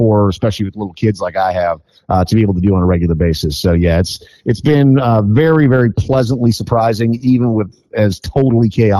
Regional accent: Minnesota, United States; I grew up in Minnesota, huge Twins fan during, you know, the Kirby Puckett era.

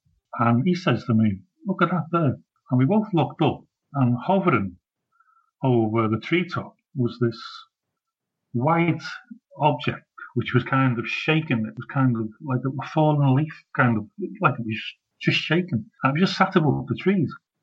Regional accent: Liverpool, North West England, United Kingdom; now in Scotland, United Kingdom; I'm calling from Scotland now, yeah. I'm originally from Liverpool, but I live in Scotland now, yeah.

